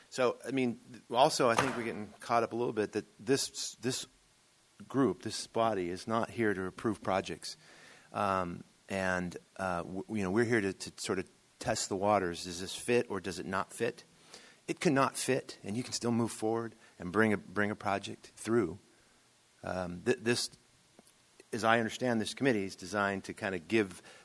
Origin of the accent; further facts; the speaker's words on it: California, United States; born there; I was born in California, and I've seen a lot of missions.